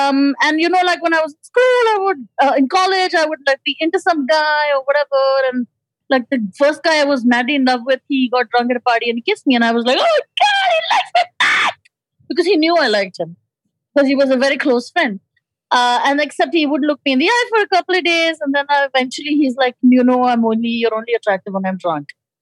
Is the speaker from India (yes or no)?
yes; India; one of the weird things about India is that one of the ways where we are different from the West is we have there's a acceptable fat zone.